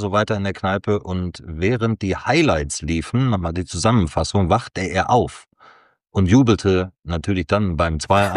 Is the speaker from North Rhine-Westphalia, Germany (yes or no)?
yes; Schloß Holte, North Rhine-Westphalia, Germany; bei der Tageszeitung Westfalenblatt in meiner Heimat Schloß Holte.